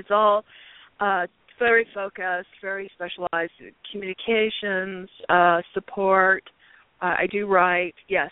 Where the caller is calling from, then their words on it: Tucson, Arizona, United States; I'm calling from Tucson.